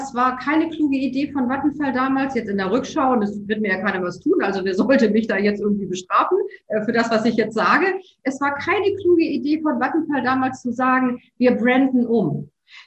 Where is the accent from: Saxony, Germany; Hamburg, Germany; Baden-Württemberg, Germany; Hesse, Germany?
Hamburg, Germany; ich habe mich als Hamburgerin ganz bewusst für die HEW entschieden, weil ich wollte in Hamburg etwas für Hamburg machen.